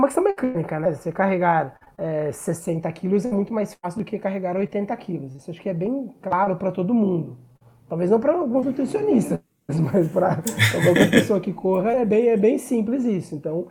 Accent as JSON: {"language": "Portuguese", "region": "São Paulo", "country": "Brazil", "said": "Eu sou de São Paulo, né?"}